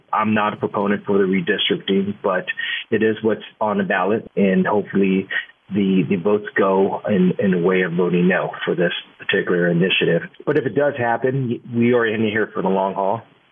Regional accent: California, United States; I grew up in California, so I grew up understanding a lot of the more Democratic mindset of things.

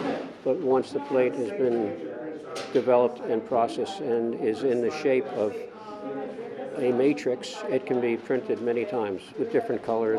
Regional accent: New York, United States; The toughest people are the New Yorkers. They are, and I'm from New York, so I can say that.

